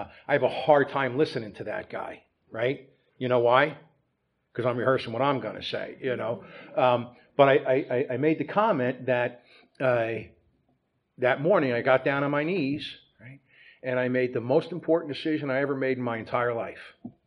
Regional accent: New Jersey, United States; I was born and raised in North Jersey. I'm the youngest of seven children.

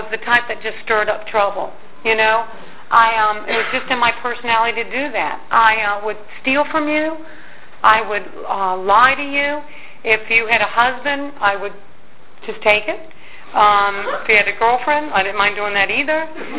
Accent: Norfolk, Virginia, United States; moved away as an adult; also born or lived in Washington, D.C.; I was brought up in Norfolk, Virginia, and I had moved when I was 18 years old. I had moved up to Washington, D.C.

